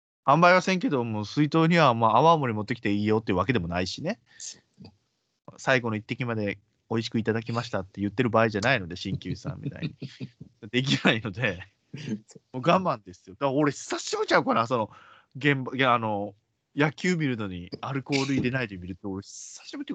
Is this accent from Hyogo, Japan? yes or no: yes; Kobe, Hyogo, Japan; 実は私生まれも育ちも神戸でして大の虎党なんですよ